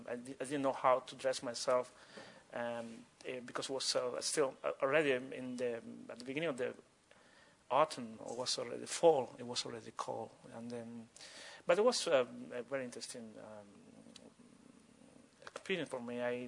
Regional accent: Cuba; now in Russia; when I came to Russia in 1981, it was still the Soviet Union, and it was August. It was already cold. And I came from Cuba.

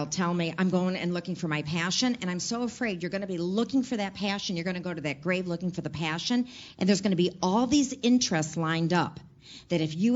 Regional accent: Michigan, United States; I was a very proud person when I said to him, I'm originally from Michigan, and I said I was Troop 810 in Girl Scouts

